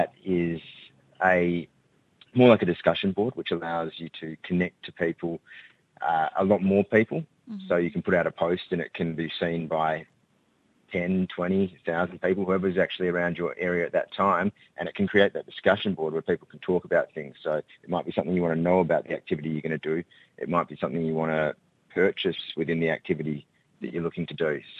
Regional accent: Perth, Western Australia, Australia; now in Melbourne, Australia; I'm from Perth originally, so when I moved to Melbourne, I didn't know many people here.

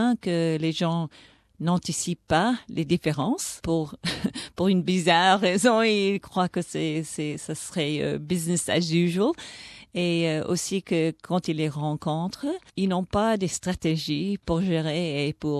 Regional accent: Brussels, Belgium; French is a second language; also born or lived in England / United States / Botswana; now in Singapore; Je suis expat depuis presque 50 ans. Alors, je suis née en Angleterre et j'ai grandi à Bruxelles. Puis après, j'ai passé quelques années aux États-Unis et puis en Angleterre, puis en Afrique. J'étais en Botswana pendant un an.

